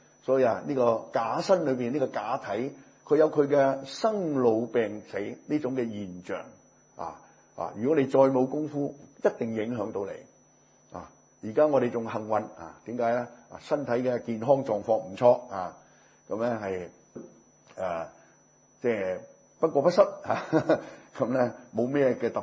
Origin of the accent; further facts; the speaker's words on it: Guangdong, China; 啊我哋知識分子呢而家要認我哋廣東人叫認低威。